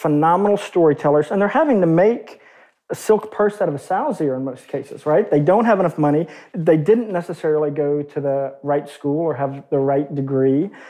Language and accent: English; Arkansas, United States; But growing up in Arkansas, which is a really, I mean, kind of on balance, pretty economically repressed and depressed state, right?